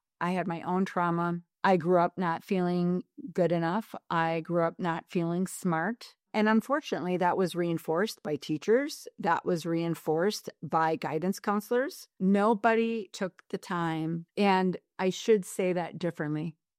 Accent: Tinley Park, Illinois, United States; I grew up primarily in Tinley Park

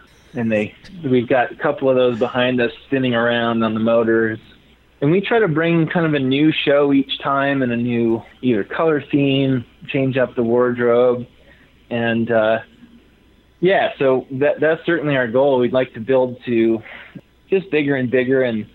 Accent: Chicago, Illinois, United States; but I'm from Chicago area, so definitely want to get to the Midwest

